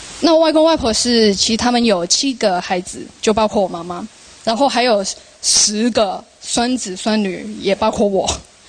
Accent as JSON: {"language": "Chinese", "country": "Hong Kong", "first_language": "Cantonese", "second_language": "Chinese", "said": "因为我是香港人，就是我本来是讲广东话的。"}